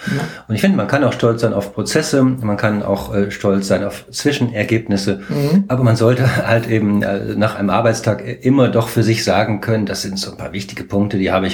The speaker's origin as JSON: {"language": "German", "region": "Berlin", "country": "Germany", "said": "Ich finde, das ist ja in der Tat ein Phänomen in Berlin, wo ich herkomme."}